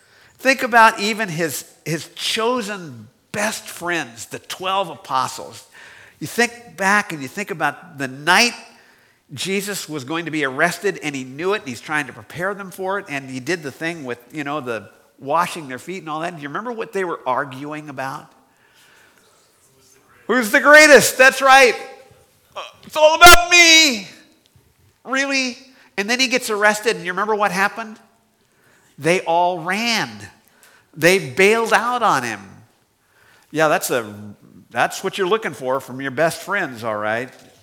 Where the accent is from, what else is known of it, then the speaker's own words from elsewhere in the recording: Bakersfield, California, United States; he was from my hometown of Bakersfield.